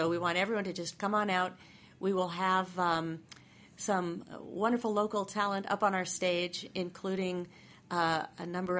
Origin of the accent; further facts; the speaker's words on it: Phoenix, Arizona, United States; I'm proud to say I'm a fourth generation Phoenician and Arizonan. I was born here in Phoenix, North Central Phoenix, back when that was the edge of our city.